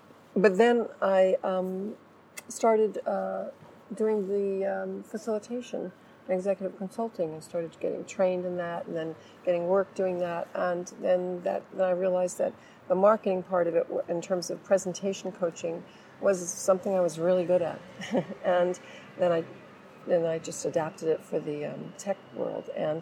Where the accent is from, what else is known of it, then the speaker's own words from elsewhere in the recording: California, United States; moved away; I'm American, I'm a networker. And what happened is I come from California, Silicon Valley